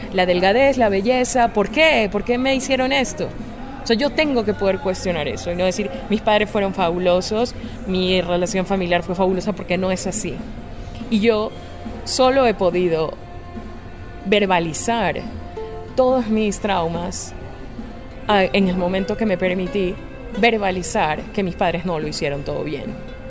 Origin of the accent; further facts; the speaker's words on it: Ecuador; En Ecuador, por ejemplo, que es de donde yo soy